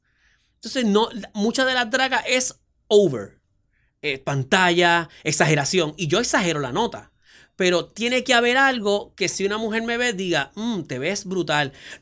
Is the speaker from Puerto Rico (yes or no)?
yes; Puerto Rico; Y yo no soy europeo, yo soy, uh-huh, puertorriqueño.